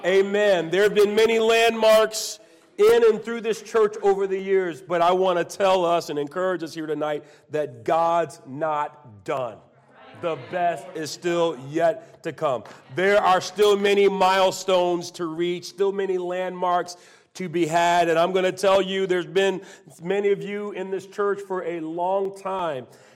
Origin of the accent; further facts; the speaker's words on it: Virginia, United States; moved away as an adult; I'm not a New England native. I'm from Virginia. I'm from the South, but at this point in my life, I've lived here for 21 years, and so I guess that makes me a New Englander of sorts.